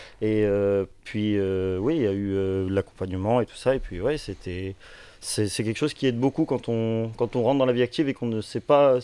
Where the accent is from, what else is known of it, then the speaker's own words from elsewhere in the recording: Provence-Alpes-Côte d'Azur, France; Je suis originaire du Var, tout à fait.